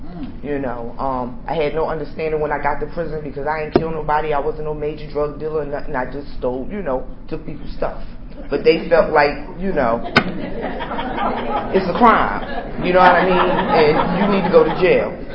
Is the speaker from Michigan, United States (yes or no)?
no; Atlantic City, New Jersey, United States; I'm from Atlantic City, New Jersey.